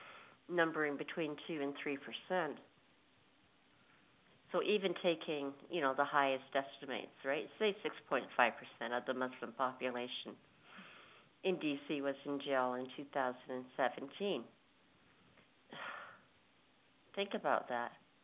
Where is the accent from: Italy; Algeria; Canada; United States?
Canada; because, you know, I hail from Canada.